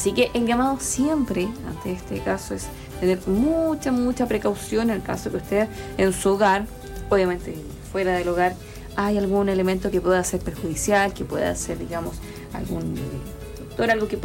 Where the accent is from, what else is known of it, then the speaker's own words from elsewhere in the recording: Chile; algunos como buen chileno estamos igual, cierto, ahí grabando